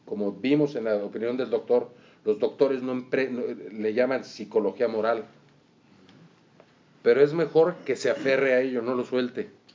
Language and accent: Spanish; Mexico; No ha de ser que soy mexicano, porque mis historias no les gustan.